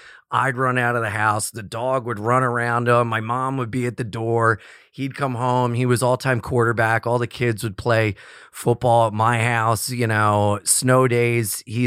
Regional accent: Delaware, United States; Yeah, born and raised in Delaware. And the place where I was baptized is the same place where my parents got married and where we had my dad's funeral.

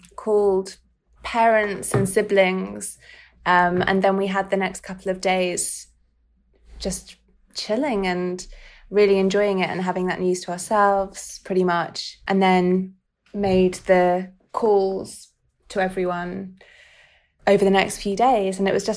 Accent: Yorkshire and the Humber, United Kingdom; And that I'm from Yorkshire.

